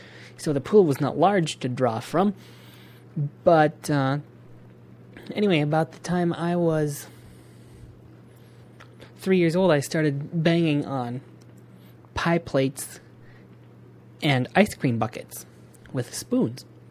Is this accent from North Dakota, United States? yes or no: yes; North Dakota, United States; I should mention I'm from South Dakota and grew up on a little ranch in North Dakota, just across the line from the South Dakota border, and cattle ranch.